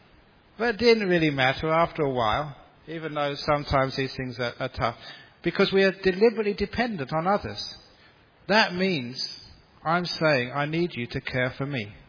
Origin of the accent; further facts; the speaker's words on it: London, United Kingdom; Even when I was growing up in London, I'd walk just with thongs in the snow.